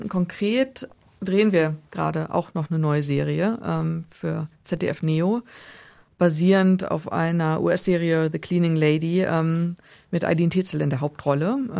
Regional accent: Hameln, Lower Saxony, Germany; und jetzt komme ich ja aus Hameln

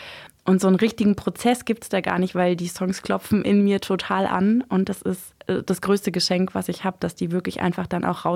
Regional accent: Berlin, Germany; So als Großstadtkind, als Berlinerin

